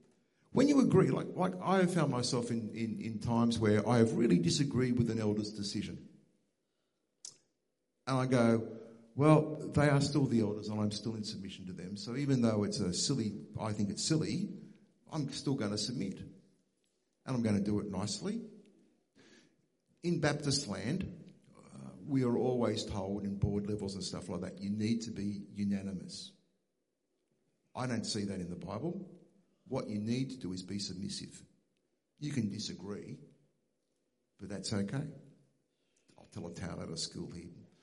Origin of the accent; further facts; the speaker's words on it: Australia; as an Australian, as a realist, I'm pretty cynical about our politicians.